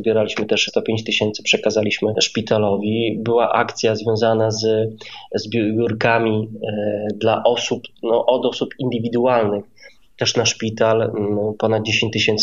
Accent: Janów Podlaski, Lublin Voivodeship, Poland; Ja sam osobiście pochodzę z Janowa Podlaskiego, więc to ta część nasza lubelska.

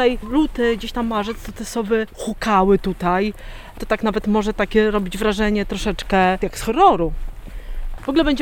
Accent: Lublin, Lublin Voivodeship, Poland; bo jestem z Lublina w ogóle, więc chodziłam tam do tej szkoły feterów, do technikum księgarskiego

